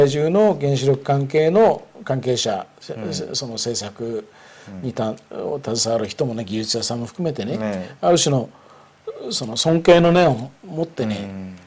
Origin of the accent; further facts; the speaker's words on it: Tohoku, Japan; 私は被災地東北地方で生まれ育った人間として